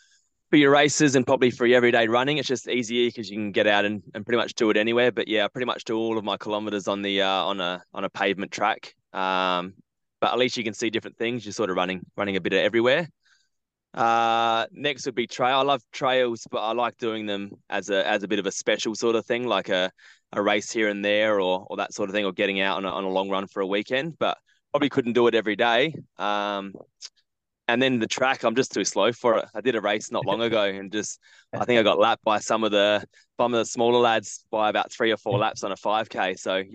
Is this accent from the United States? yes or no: no; South Australia, Australia; We're a little bit biased, being South Australian.